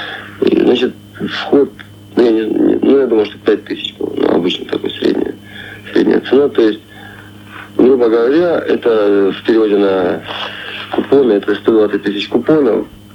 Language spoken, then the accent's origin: Russian; Kharkiv, Kharkiv Oblast, Ukraine; я украинец, хорошо знаю свой язык, но... Потому что Харьков очень специфический город, то есть по большому счету, в общем-то, не Украина, это так, между Украиной и Россией, поэтому даже наши родители уже не говорили по-украински, тем более мы...